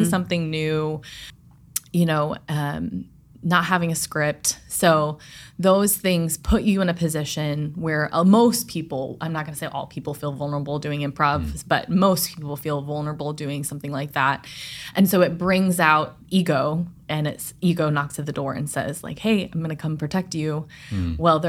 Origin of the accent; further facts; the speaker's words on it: St. Louis, Missouri, United States; I'm from St. Louis, Missouri, and my background is in theater.